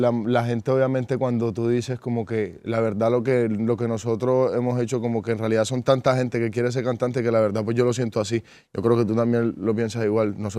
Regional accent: Montería, Córdoba, Colombia; Yo vengo de Montería, Córdoba. Es en el norte de Colombia, en la costa de Colombia.

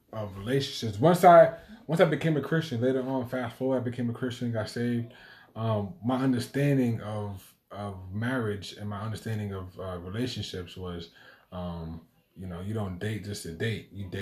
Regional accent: Chelsea, Massachusetts, United States; Growing up in Chelsea, you just see mostly Latin people.

